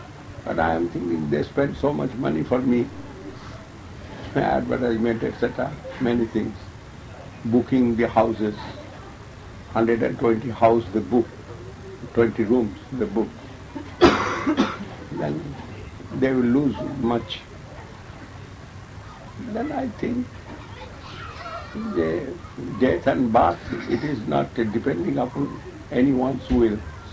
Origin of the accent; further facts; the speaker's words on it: India; English is a second language; moved away; I come out first from India, 1992. And within this period, 10 times I come out from India.